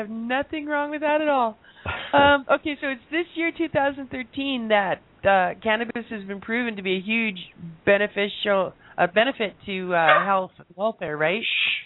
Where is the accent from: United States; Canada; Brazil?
Canada; Mind you, that's American. We're Canadian.